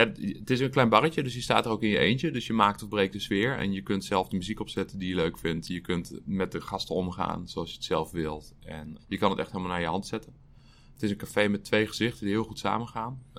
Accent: Utrecht, Netherlands; Ik ben geboren en getogen in Utrecht. Ik heb nooit een reden gevonden om hier een keer weg te moeten gaan, nog steeds niet.

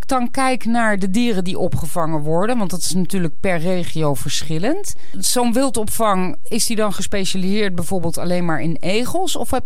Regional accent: Bennekom, Gelderland, Netherlands; Ik ben opgegroeid in Bennekom.

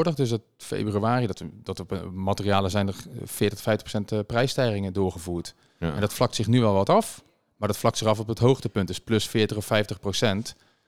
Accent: North Brabant, Netherlands; now in Amstelveen, Netherlands; ik ben opgegroeid in Brabant, dus echt heel vrij in een klein dorpje. Nu in Amstelveen, vlakbij het Amsterdamse Bos, is ook lekker in het groen.

